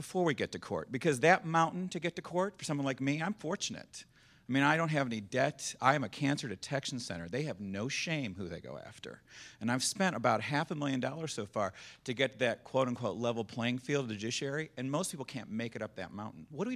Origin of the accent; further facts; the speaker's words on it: Atlanta, Georgia, United States; from Atlanta.